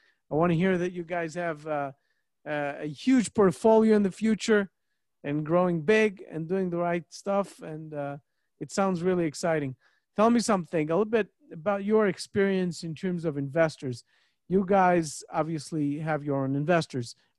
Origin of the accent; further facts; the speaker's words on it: New York City, New York, United States; Right now, I'm not in New York, but I'm a New Yorker. So I know what New York City is.